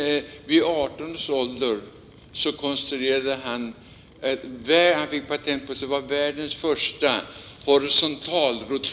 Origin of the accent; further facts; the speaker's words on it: Gävle, Gävleborg County, Sweden; born or raised there; also born or lived in Stockholm